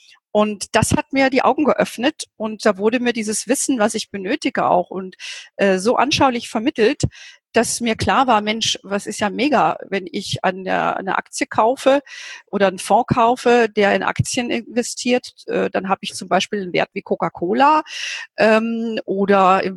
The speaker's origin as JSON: {"language": "German", "region": "Hesse", "country": "Germany", "tie": "born there", "said": "ich lebe ja hier in Bayern und komme ja gebürtig aus Hessen."}